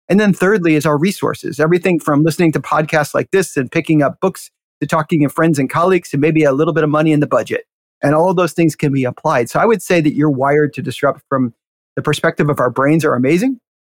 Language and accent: English; Chicago, Illinois, United States; I grew up on the south side of Chicago, about 138th and South State Street. Youngest of five kids.